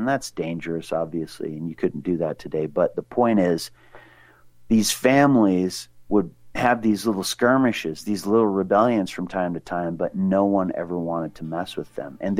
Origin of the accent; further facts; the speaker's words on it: Libby, Montana, United States; I remember growing up in Montana, for example, born in Libby, Montana.